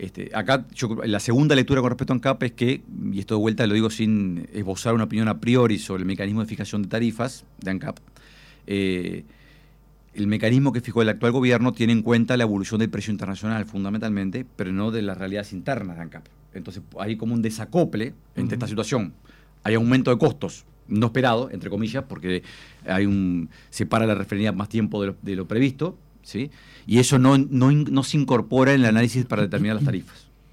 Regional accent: Uruguay; quien lo pagamos somos todos los uruguayos

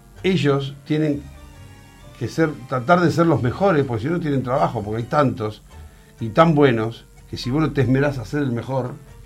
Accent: Uruguay; Es uruguayo, porque yo soy uruguayo.

